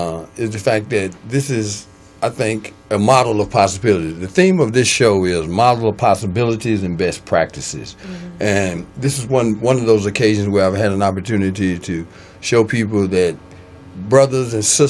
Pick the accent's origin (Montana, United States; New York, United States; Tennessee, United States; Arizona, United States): Tennessee, United States; Murfreesboro; I just got back from Nashville, and I'm from Murfreesboro, Tennessee, and y'all going to see my hometown on the news October the 28th